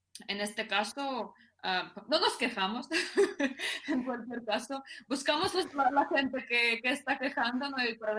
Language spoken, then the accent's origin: Spanish; Ukraine; Spanish is a second language; now in Madrid, Spain; Pues yo soy madrileña, pero soy de Ucrania.